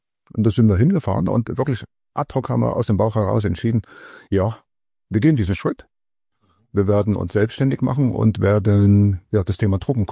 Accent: Leipzig, Saxony, Germany; born there; Ja, ich bin geborener Leipziger, bin hier in Leipzig geboren, genau.

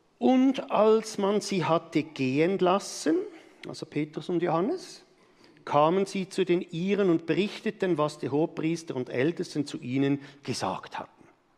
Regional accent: Switzerland; wir sind da als Schweizer dann ganz, ganz leise

